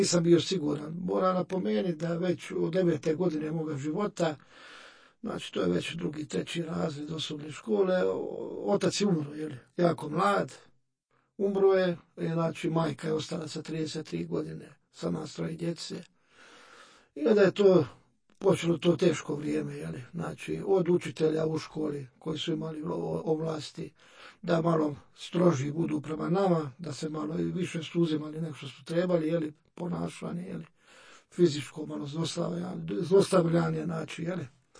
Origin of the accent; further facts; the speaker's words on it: Dubrovnik, Dubrovnik-Neretva County, Croatia; Rođen sam i odrastao sam u Dubrovniku, završio školu, srednju